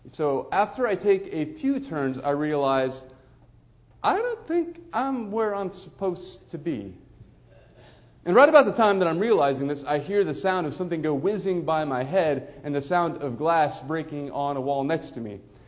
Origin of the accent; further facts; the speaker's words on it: California, United States; And so I just said to them, I'm from California.